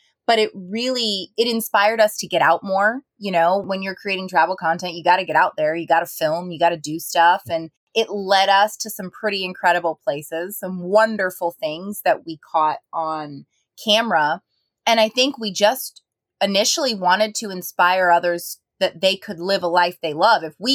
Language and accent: English; Tampa, Florida, United States; Originally, we are from the Tampa Bay area, but we have been living and traveling in our 1983 Eagle bus for over 3 years now